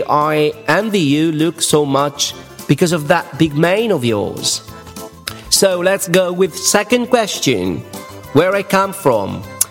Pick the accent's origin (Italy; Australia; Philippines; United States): Italy; northern Italy; English is a second language; Of course, I come from Italy. I'm Italian. I'm from the north of Italy.